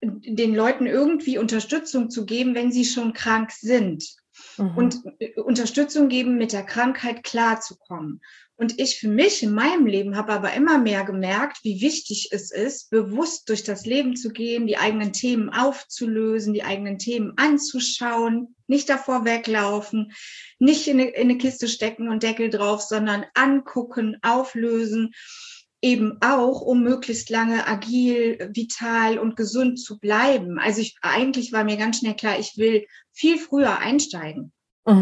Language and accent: German; North Rhine-Westphalia, Germany; Ja, ich bin aus der Nähe von Köln